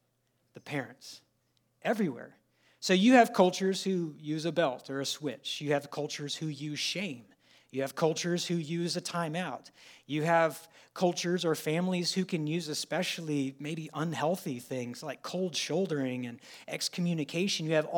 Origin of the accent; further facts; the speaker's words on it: Texas, United States; When I was in college, so I grew up in Texas. I'm sorry. I grew up in Texas